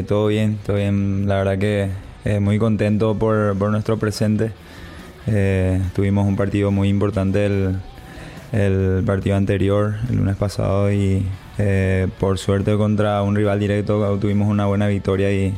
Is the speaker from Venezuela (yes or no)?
no; Juan E. O'Leary, Alto Paraná, Paraguay; also born or lived in Ciudad del Este; yo soy de Alto Paraná, una ciudad cercana a Ciudad del Este, se llama Juan Oleari, pero prácticamente viví mucho tiempo ahí en Ciudad del Este